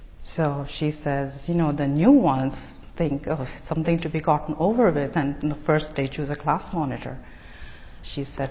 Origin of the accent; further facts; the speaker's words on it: Mumbai, Maharashtra, India; as you can tell from my accent and my shawls, and you know, I wasn't brought up here. I was brought up in India, in Bombay, in a nuclear family, my brother and my mother, father, brother and I.